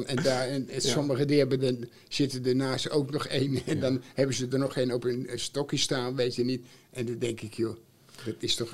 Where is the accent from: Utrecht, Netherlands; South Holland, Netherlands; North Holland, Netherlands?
Utrecht, Netherlands; Bij Utrecht woonde ik vroeger ben ik grootgebracht in Wonderkia.